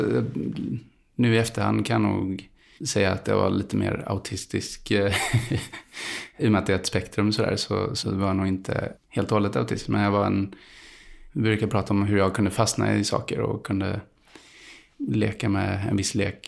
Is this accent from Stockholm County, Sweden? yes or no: no; Gothenburg, Västra Götaland County, Sweden; Jag växte upp i Hammarkullen och när jag var 7 så... Så flyttade vi till Landalabergen som inte är en förort alls. Men det var lite miljonprojektskänsla mitt i stan kan man säga.